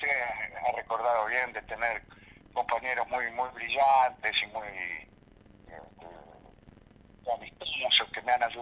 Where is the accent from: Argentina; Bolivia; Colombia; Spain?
Argentina; Caseros, Buenos Aires Province; en mi niñez y primera juventud había conocido a mi pueblo natal, mi pueblo de adopción, que es Caseros